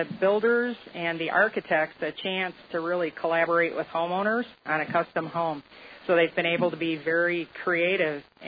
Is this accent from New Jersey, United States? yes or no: no; Michigan, United States; now in Santa Fe, United States; I'm originally from Michigan, and I've wanted to live here for a long time.